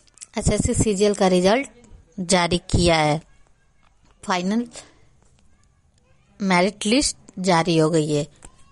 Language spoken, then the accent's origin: Hindi; Marda, Uttar Pradesh, India; ग्राम post मर्दा जिला गाजीपुर की रहने वाले हैं।